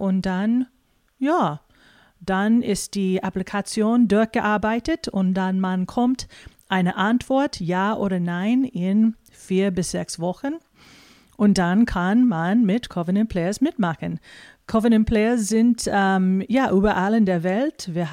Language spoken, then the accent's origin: German; United States; German is a second language; ich bin sicher nicht Deutsche, ich bin Amerikanerin